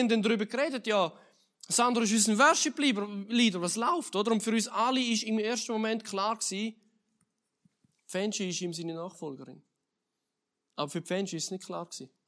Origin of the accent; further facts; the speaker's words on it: Switzerland; ich weiss, wir sind Schweizer.